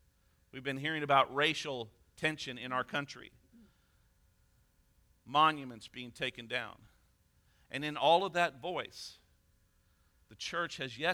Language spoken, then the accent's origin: English; Midwest, United States; You all remind me every once in a while that I'm a Yankee. I think I'm a Midwesterner, but I understand.